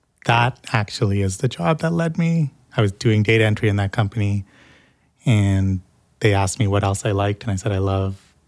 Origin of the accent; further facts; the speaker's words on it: India; Well, you know, I'm Indian.